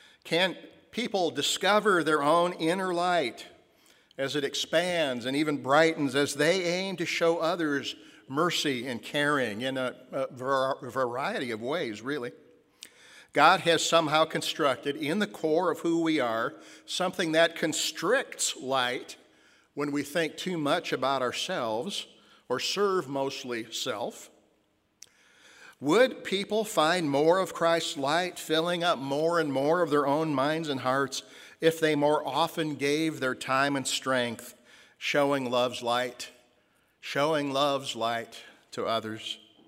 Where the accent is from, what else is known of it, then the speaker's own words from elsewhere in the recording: Iowa, United States; I apologize for my home state of Iowa